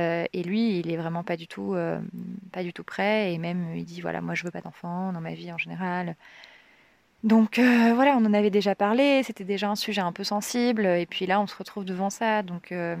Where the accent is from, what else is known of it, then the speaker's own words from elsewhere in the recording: Paris, Île-de-France, France; Donc lui, il est allemand et moi, je viens de Paris.